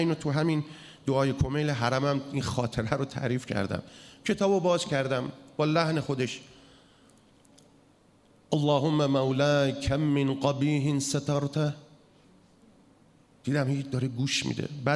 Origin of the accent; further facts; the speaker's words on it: Iran; گفتم نه من ایرانی هستم.